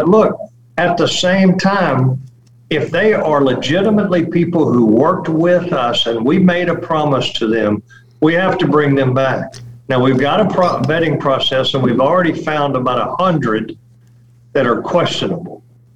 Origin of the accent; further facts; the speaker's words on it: United States; that makes me as an American totally humiliated and embarrassed